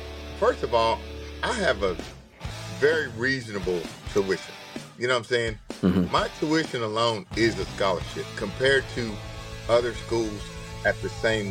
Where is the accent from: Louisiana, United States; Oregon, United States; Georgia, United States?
Louisiana, United States; Bossier City; moved away as an adult; Well, hey, I'm right here from Louisiana. I was born and raised here in Bossier City. I graduated from good old Airline High School here in Bossier City, and pretty much hung around here all my life, born and raised.